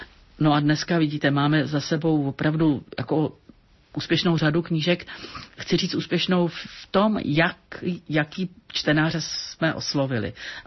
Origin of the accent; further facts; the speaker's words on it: Buštěhrad, Central Bohemian Region, Czechia; protože jsem z Buštěhradu